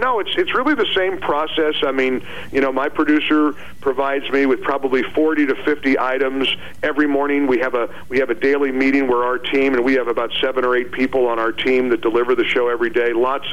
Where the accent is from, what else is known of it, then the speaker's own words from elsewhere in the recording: Dayton, Ohio, United States; also born or lived in Albany, New York / Greenville, South Carolina; now in New York City, United States; Started out as a local host as a teenager, like many of us did, in my hometown in Ohio, Dayton, Ohio, actually, and went on to Albany, New York, Greenville, South Carolina, Albany, New York, and then New York City, where we're based.